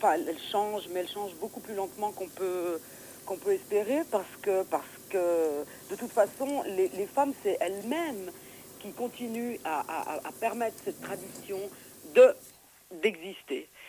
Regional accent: Switzerland; born there; donc moi je suis née en Suisse, j'ai un père sicilien et une mère romaine

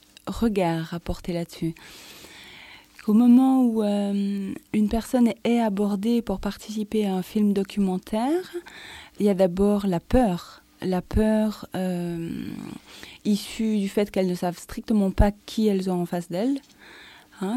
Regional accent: Fribourg, Switzerland; accent: Fribourg; j'ai un accent fribourgeois coupé au couteau, je sais pas m'exprimer.

